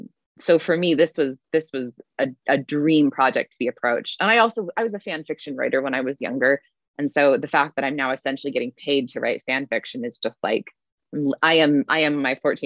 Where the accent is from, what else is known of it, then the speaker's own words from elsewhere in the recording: Salt Lake City, Utah, United States; I grew up in Salt Lake City, Utah.